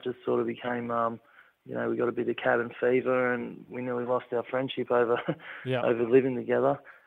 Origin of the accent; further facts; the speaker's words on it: Queensland, Australia; now in Victoria, Australia; And like I come down here from Queensland to Victoria to be close to my son